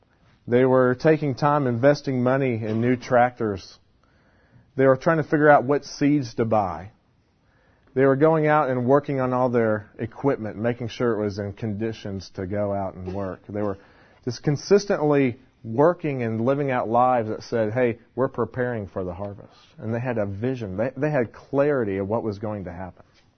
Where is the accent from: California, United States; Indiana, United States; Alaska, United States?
Indiana, United States; Well, like I said, I grew up in Indiana.